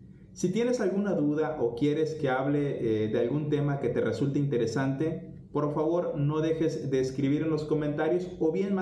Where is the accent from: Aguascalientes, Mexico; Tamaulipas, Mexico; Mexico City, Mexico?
Tamaulipas, Mexico; also born or lived in Veracruz; Soy veracruzano por nacimiento, pero adoptado desde niño, como muchos de ustedes, por esta maravillosa tierra tamaulipeca. Aquí crecí, aquí estudié, aquí vivo